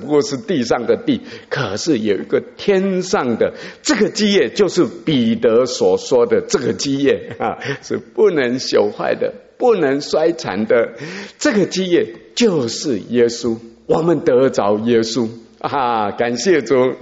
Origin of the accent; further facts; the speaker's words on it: Tainan, Taiwan; 在台南，我们台南人